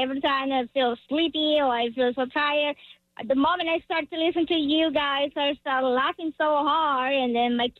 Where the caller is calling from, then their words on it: Kernersville, North Carolina, United States; I am calling from Cannersville.